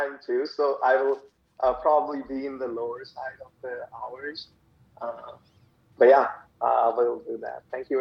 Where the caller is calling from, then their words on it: Dallas, Texas, United States; I'm calling from Dallas, Texas.